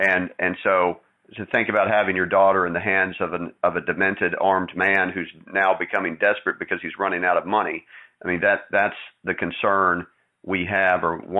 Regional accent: Texas, United States; I just said that as a plug to the state where I grew up. I was born and raised in Texas

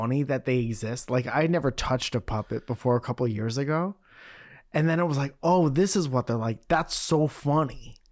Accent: Connecticut, United States; There's one person that met me on like the day we moved here and was like, where are you from? And I said, Connecticut.

